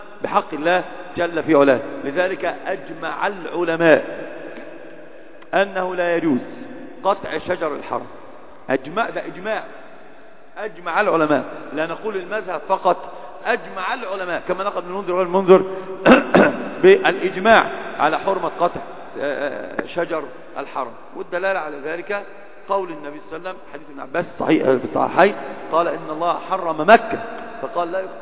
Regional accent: Egypt; عندنا في مصر

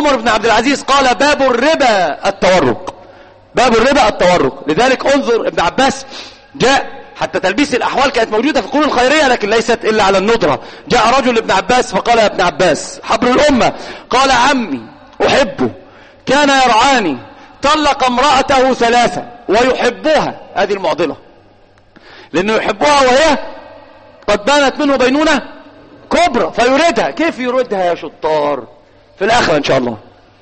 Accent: Egypt; هو الآن في الإحصائيات على الأقل عندنا في مصر الواحد أمام 9 من النساء

